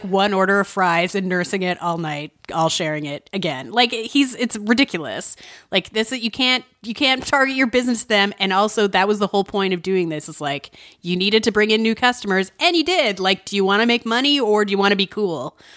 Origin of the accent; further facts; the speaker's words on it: Canada; so this message has personal resonance for me, not just as a Canadian, but as a proud union laborer.